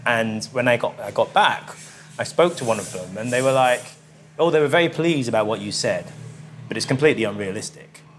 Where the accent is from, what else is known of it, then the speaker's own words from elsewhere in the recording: England, United Kingdom; I know I'm half English, half Grenadian. I know that what I try to do, I do both for Grenada, but also my country as well, Britain